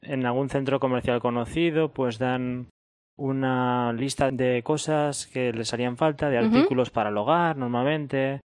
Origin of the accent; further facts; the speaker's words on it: Valencian Community, Spain; Sí, por Valencia más o menos.